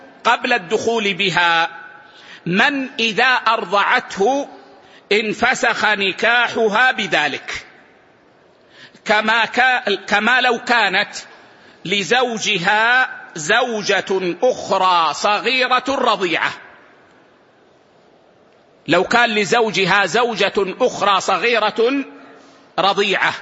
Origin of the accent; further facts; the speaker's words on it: Saudi Arabia; لكن نظام الأحوال الشخصية عندنا في السعودية قد أخذ بقول الجمهور